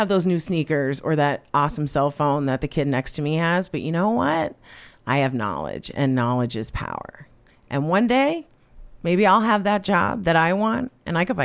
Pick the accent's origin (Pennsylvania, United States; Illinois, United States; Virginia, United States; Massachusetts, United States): Pennsylvania, United States; West Pittston; I'm from West Pittston, Pennsylvania, and I went to Wyoming area at the time